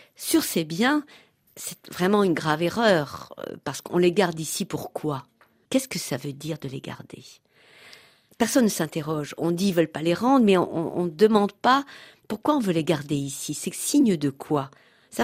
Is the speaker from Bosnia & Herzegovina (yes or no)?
no; Algeria; now in France; je suis née dans l'Algérie coloniale, que j'ai grandi dans l'Algérie indépendante et que je suis en France depuis plusieurs années maintenant et que je suis une femme des deux mondes.